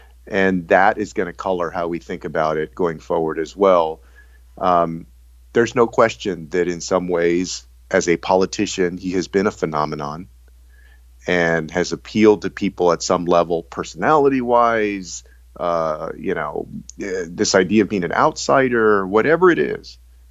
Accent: Texas, United States; as a Texan who has watched sort of investment be made in other states for a long time and truly has felt that we had an opportunity here in Texas

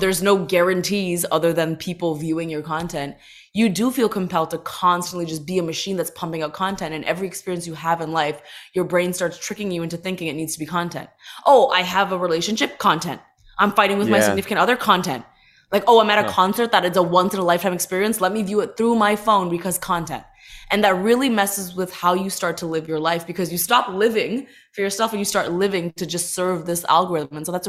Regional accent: Toronto, Ontario, Canada; now in Los Angeles, United States; growing up in Toronto, being an Indian girl

